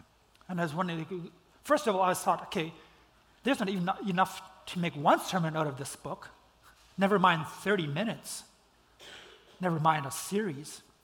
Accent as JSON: {"language": "English", "country": "Belize", "tie": "born or raised there", "said": "I grew up in Belize, for those of you guys who don't know. And in Belize, when I was a young kid"}